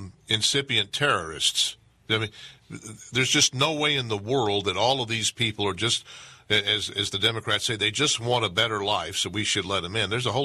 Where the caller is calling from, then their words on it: Tyler, Texas, United States; I'm talking from Tyler, Longview, Texas, Northeast Texas right now.